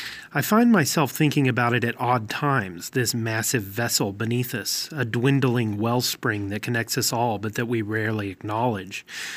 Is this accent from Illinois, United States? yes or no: no; Texas, United States; In my hometown, when I visit the campus of West Texas A&M University, my alma mater, I'm often struck by how green the lawns are